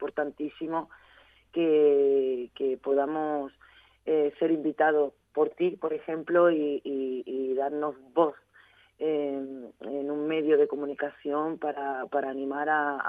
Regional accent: Cádiz, Andalusia, Spain; now in Seville, Spain; Y estoy viviendo en Sevilla, parto de aquí. Tú sabes bien que soy de Cádiz

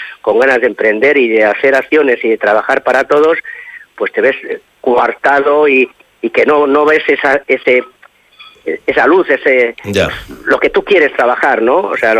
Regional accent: Castile, Spain; somos castellanos y sabemos que Castilla es fría, dura

